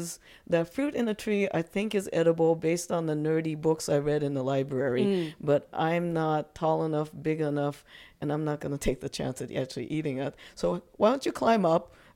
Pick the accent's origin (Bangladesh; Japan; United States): Japan; Okay, so growing up in Japan, even in Japan, I was a smaller kid.